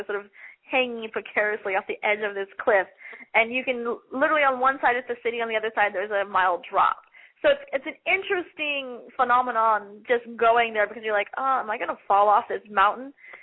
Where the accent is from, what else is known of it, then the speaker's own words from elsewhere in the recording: California, United States; moved away; I mean, I'm from California, and I moved out here